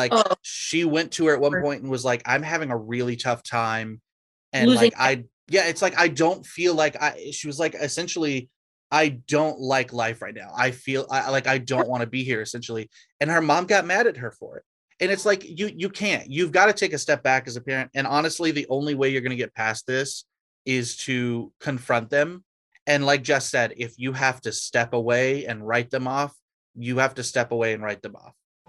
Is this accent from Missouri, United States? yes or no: no; Georgia, United States; If you forget, I'm from Georgia.